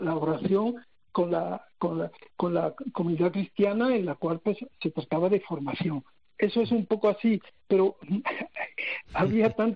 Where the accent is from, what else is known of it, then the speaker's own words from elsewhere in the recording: Torrenueva, Andalusia, Spain; Yo soy, nací en Torrenueva, un pueblo Torrenueva Costa, al lado de Motril. Bueno, pues desde pequeño pues estábamos en la comunidad cristiana.